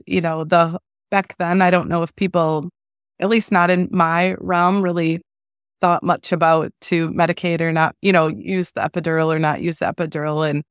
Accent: Wisconsin, United States; I'm from Wisconsin.

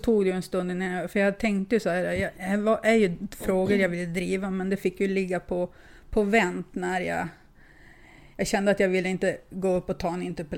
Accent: Lycksele, Västerbotten County, Sweden; now in Skellefteå, Sweden; jag kommer från Lycksele och jag flyttade hit till Skellefteå som 17-åring.

